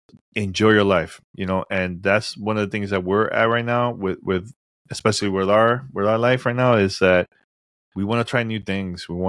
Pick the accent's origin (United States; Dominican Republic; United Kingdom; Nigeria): Dominican Republic; from Dominican Republic, of course.